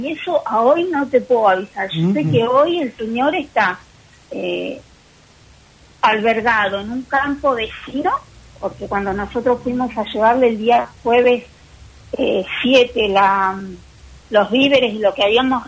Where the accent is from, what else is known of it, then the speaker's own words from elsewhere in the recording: Puerto Pirámides, Chubut, Argentina; yo soy de Pirámides, de mi familia es de ahí